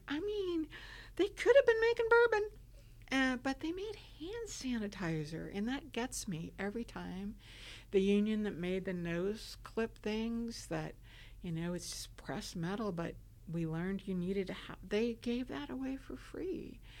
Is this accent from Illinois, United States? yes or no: no; Arizona, United States; now in Kentucky, United States; I grew up in Arizona, very different than Kentucky. I've lived here a long time.